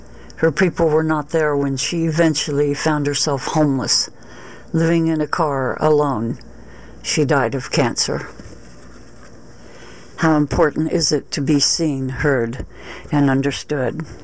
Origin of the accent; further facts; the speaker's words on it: Cleveland, Ohio, United States; born there; I was born in Cleveland, Ohio, where my dad was on the run in June.